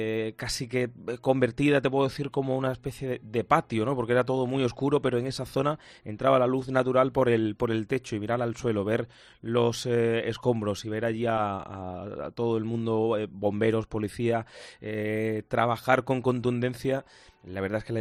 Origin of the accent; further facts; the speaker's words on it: Córdoba, Andalusia, Spain; me quito un poco el papel de periodista, de hablo como cordobés y sinceramente te digo que es sobrecogedor.